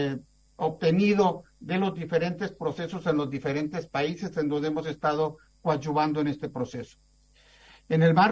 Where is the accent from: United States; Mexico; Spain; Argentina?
Mexico; now in Santiago, Chile; ahora sí, como mexicano, desearles la mejor de las suertes